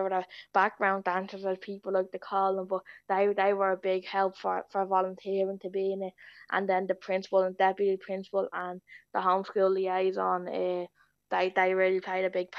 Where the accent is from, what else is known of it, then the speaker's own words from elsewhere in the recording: Sallynoggin, Leinster, Ireland; I love Sally Noggin. It's my hometown, you know what I mean? Everyone says that they love their hometown, but no one loves my hometown as much as I do.